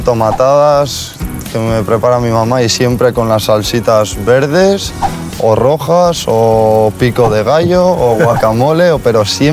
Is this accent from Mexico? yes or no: yes; Mexico; also born or lived in Zarautz, Spain; Yo me siento mexicano, yo soy mexicano. Nací en Zarautz. Con 3 meses, mis papás y yo nos vamos a México. Paso mis primeros 8 años de mi vida en México.